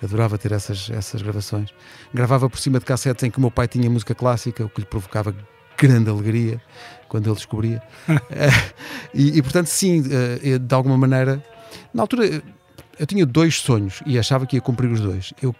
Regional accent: Oeiras, Lisbon, Portugal; Isto é uma fotografia da sala da casa dos meus pais, onde eu cresci, aqui em Oeiras, aqui perto.

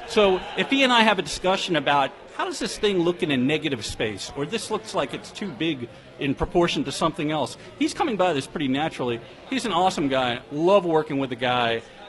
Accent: Yonkers, New York, United States; I grew up in Yonkers, New York, 10 miles north of Yankee Stadium.

